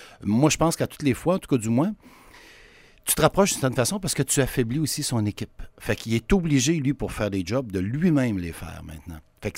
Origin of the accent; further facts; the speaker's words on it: Quebec, Canada; Je viens de la Beauce, moi, là.